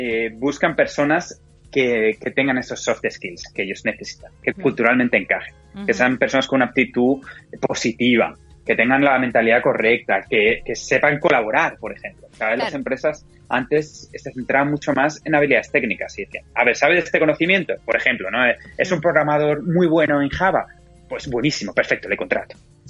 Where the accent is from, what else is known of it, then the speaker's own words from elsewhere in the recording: Madrid, Community of Madrid, Spain; also born or lived in London; Estaba en Dublín, en Irlanda, y vine, y es donde estoy los últimos 4 horas y media, pero bueno, como habréis notado fácilmente, soy español de Madrid, exacto.